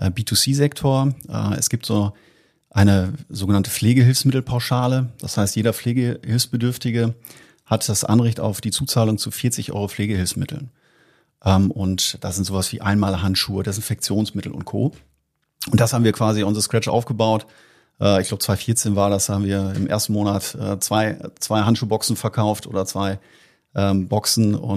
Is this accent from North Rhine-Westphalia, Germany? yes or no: yes; Münster, North Rhine-Westphalia, Germany; Ich bin ja gebürtiger Münsteraner, hier in der Nähe auch aufgewachsen, habe in Münster studiert, Wirtschaftsinformatik studiert